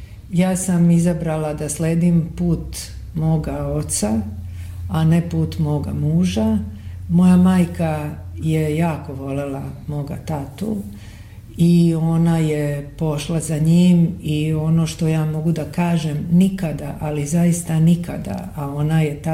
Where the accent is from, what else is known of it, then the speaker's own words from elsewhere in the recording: Zagreb, City of Zagreb, Croatia; moved away as an adult; now in Serbia; Ja sam iz Zagreba došla 91. godine. Meni je bilo vrlo teško u Zagrebu